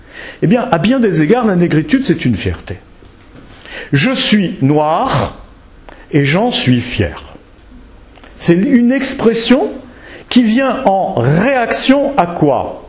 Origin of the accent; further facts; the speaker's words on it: France; En tant que Français, ça me fait plaisir de savoir que je n'appartiens pas à un pays qui à 100% a été colonialiste.